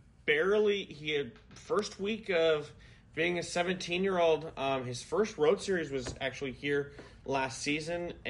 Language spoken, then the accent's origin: English; Fresno, California, United States; I grew up here in Fresno. My grandparents and my mom are from down south in San Diego.